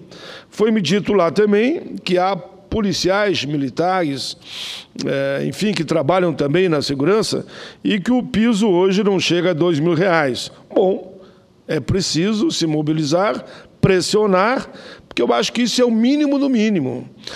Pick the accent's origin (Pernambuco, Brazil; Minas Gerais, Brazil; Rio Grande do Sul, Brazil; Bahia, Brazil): Rio Grande do Sul, Brazil; Caxias do Sul; Caxias do Sul, minha cidade natal